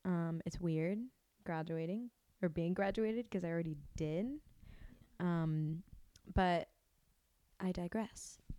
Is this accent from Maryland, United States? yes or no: yes; Maryland, United States; also born or lived in Germany; I was born in Maryland. I'm a military brat. I grew up overseas for several years in Germany. Moved back to America after high school.